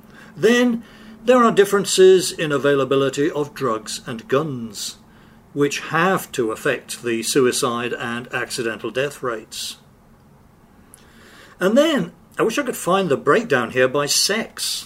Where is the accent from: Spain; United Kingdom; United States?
United Kingdom; England; one stereotype of Americans that I grew up with in England